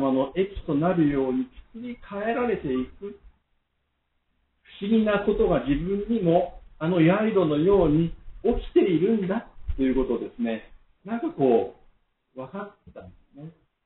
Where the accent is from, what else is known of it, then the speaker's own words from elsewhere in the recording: Aichi, Japan; イエス・キリストを信じる決心をしました。出身は愛知県なんですけれども、その16歳の時に母親にですね、あなたもそろそろ洗礼受けたらどうなのかって言われて